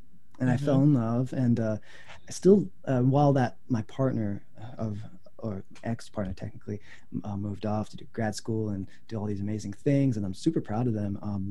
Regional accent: United States; My mom brought me here, my dad went back to Japan. So I was raised in America.

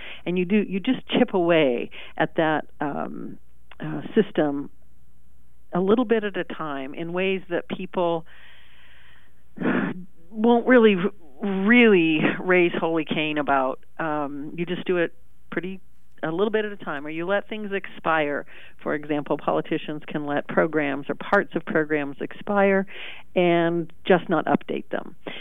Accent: Pendleton, Oregon, United States; Hey, thanks for the invitation. I'm from Pendleton, so it's nice to be on an Oregon station.

